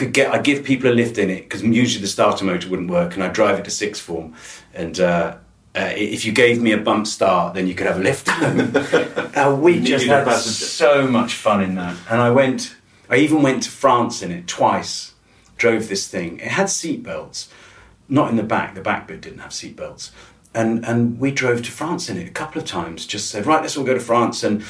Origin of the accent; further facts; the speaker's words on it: South West England, United Kingdom; I was 15, and I grew up in Wiltshire, and my dad was a lorry driver